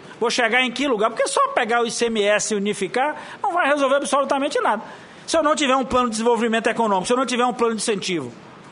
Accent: Northeast Region, Brazil; Eu disse, eu sou do Nordeste, meu irmão.

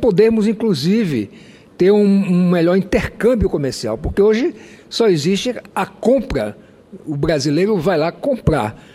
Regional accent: Roraima, Brazil; E lá no meu estado, que tem fronteira com dois países, a Venezuela e a Guiana, realmente o descaso com as nossas fronteiras pega todos os aspectos.

